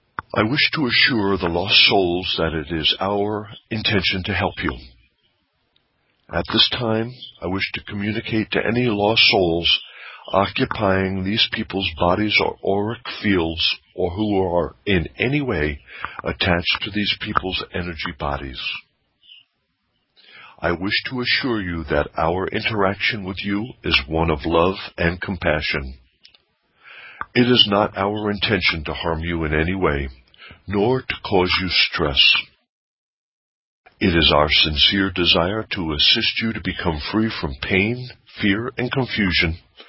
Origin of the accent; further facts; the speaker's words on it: New York, United States; I'm originally from New York, about 100 miles from Manhattan, but I had lived in Manhattan, and I used to take all tourists and business clients to the World Trade Center.